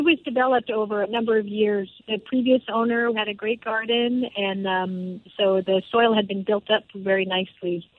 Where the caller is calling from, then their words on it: Sutter Creek, California, United States; I'm calling from Sutter Creek, California, which is in Northern California in the foothills of the Sierra Nevada.